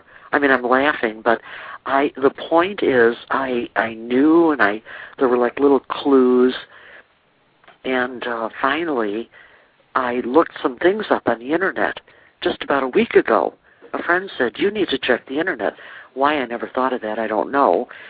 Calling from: Cincinnati, Ohio, United States; from Cincinnati.

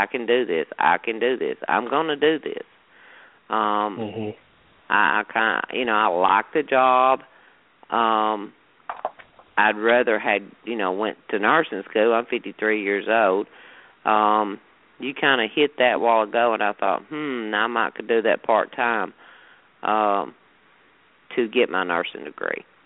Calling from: Winchester, Tennessee, United States; I'm calling from Winchester, Tennessee.

